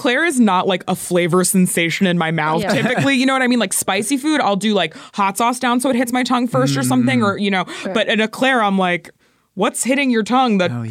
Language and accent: English; Florida, United States; Yeah, I grew up with Rita's, but I grew up in Florida, so it was Italian ice, not water ice.